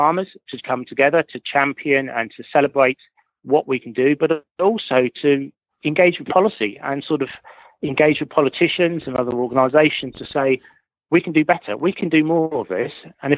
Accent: England, United Kingdom; me as an English farmer

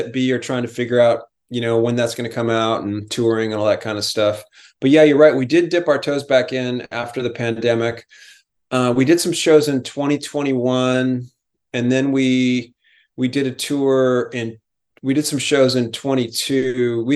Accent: San Diego, California, United States; I was in a … cover band when I was like 14 years old and growing up in San Diego.

